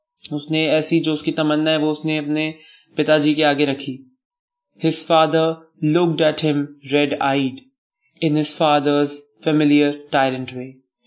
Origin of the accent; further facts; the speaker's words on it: Delhi, India; और मैं दिल्ली का रहने वाला हूँ। एट प्रेजेंट मैं BPIT कॉलेज से BTech इन कंप्यूटर साइंस पढ़ रहा हूँ।